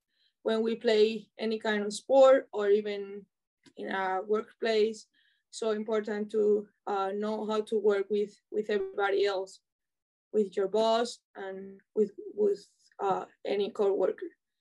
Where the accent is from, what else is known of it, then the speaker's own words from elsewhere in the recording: Aracena, Andalusia, Spain; I love where I live. Well, my hometown. Not where I live right now, but it's a small town, around 10,000 people. But it's close to Sevilla, that is an hour away.